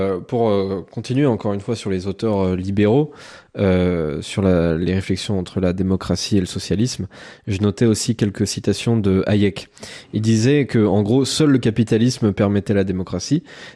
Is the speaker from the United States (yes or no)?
no; France; surtout en tant que Français